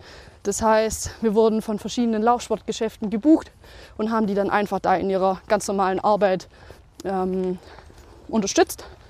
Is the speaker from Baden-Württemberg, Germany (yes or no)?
yes; Breitenholz, Baden-Württemberg, Germany; ich werde dieses Jahr noch 30. ich komme aus Breitenholz, ein kleiner Ort zwischen Herrenberg und Tübingen.